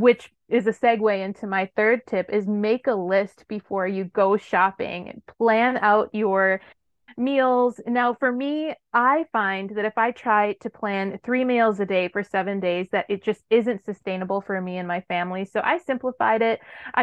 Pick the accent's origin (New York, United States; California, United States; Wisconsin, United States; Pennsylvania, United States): Wisconsin, United States; When I was back in my home state of Wisconsin, we would shop at Aldi because that was the cheaper option for us.